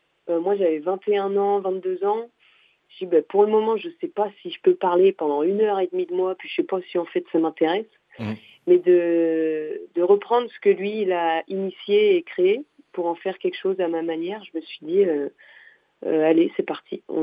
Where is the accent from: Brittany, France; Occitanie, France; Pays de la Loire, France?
Pays de la Loire, France; La Vendée, parce que je viens de Vendée, donc il faut parler un petit peu de la Vendée